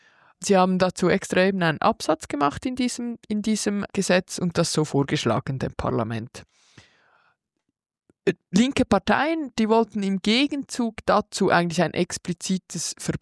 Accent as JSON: {"language": "German", "region": "Lucerne", "country": "Switzerland", "said": "Ja, ich bin ja aus Luzern und in meiner Stadt gibt es ein Kinderparlament"}